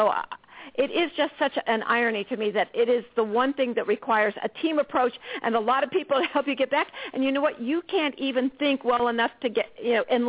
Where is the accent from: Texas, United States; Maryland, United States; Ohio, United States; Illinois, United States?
Ohio, United States; You're from the middle of the country. I'm from, you know, Ohio.